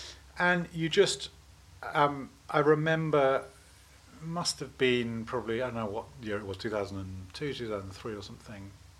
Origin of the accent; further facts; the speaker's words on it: Bristol, South West England, United Kingdom; Good, very straightforward, kind of, you know, middle class, growing up in Bristol.